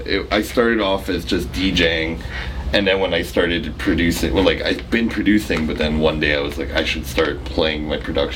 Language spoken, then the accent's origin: English; California, United States; now in Canada; I moved to Canada from California, so I came here, it was a big culture shock